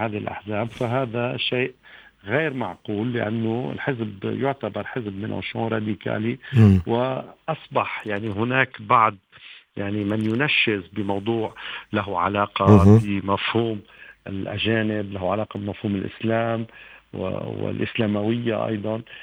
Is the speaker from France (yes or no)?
yes; France; النقطة الثالثة الذي أراها أنا بالنسبة لي كفرنسي